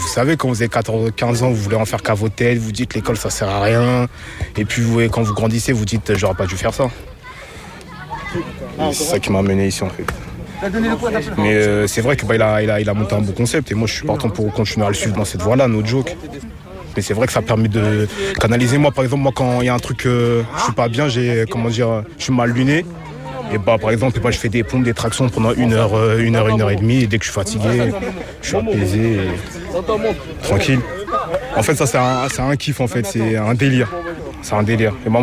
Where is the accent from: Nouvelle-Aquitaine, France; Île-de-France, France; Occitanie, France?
Île-de-France, France; Villejuif; Non, je suis de Villejuif, moi, dans Val-de-Marne.